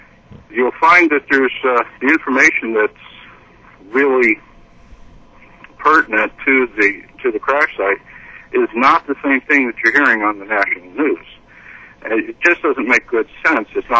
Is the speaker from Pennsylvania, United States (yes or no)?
yes; Pennsylvania, United States; because originally I was from Pennsylvania, and the newscasts up there were different at the time of 9/11.